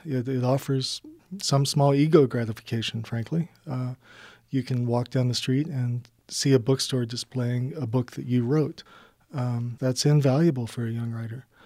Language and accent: English; Livingston, Montana, United States; now in Bozeman, United States; It's where I live. I grew up in Livingston, but I'm living now in Bozeman.